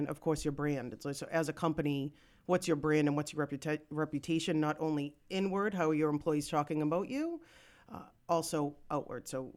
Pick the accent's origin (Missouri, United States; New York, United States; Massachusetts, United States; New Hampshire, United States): Massachusetts, United States; I'm from the South Shore, so I have some clients that are there in the South Shore.